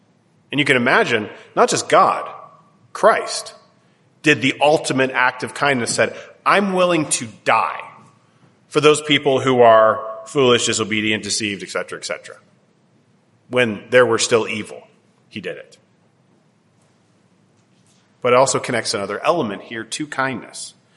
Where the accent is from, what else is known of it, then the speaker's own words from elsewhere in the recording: Canada; growing up in Canada, kindness is a really big thing.